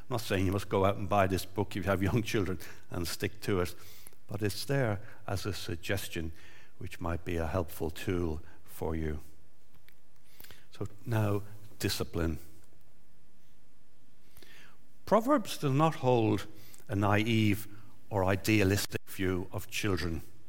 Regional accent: Dublin, Leinster, Ireland; when I was growing up in Dublin with Trevor, my elder brother

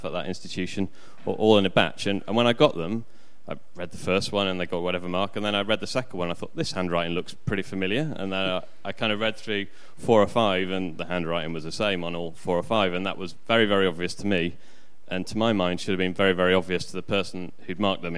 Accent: Leeds, Yorkshire and the Humber, United Kingdom; I'm from Leeds, important thing to get in there, and live around the corner, been at Belmont for about 2.5 years.

